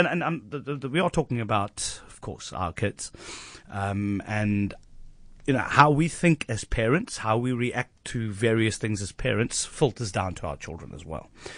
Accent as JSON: {"language": "English", "town": "Elsies River", "region": "Western Cape", "country": "South Africa", "said": "I come from Elsie's River originally"}